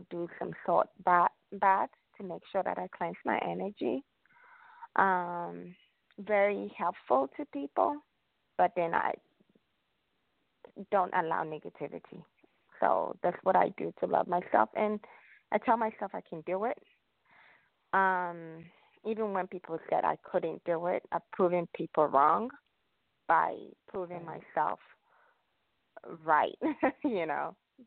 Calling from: Illinois, United States; Illinois.

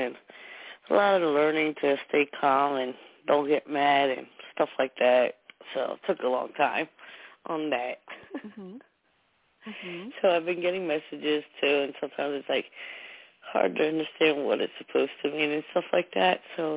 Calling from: New Jersey, United States; from New Jersey.

